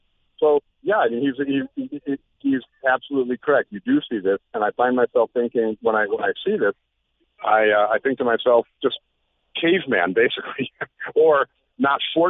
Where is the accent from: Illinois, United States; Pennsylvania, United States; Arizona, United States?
Illinois, United States; Evanston; At when I'm growing up in Evanston, Illinois